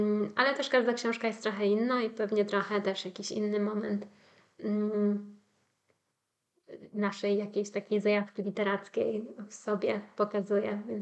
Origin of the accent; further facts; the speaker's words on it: Wrocław, Lower Silesian Voivodeship, Poland; tak, jestem z Wrocławia, studiowałam w Poznaniu.